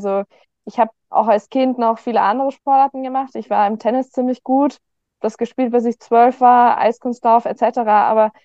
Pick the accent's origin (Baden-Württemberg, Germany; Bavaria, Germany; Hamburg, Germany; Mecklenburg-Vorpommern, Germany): Bavaria, Germany; Garmisch-Partenkirchen; Ich bin geboren, aufgewachsen in Garmisch-Partenkirchen, in Garmisch, um genau zu sein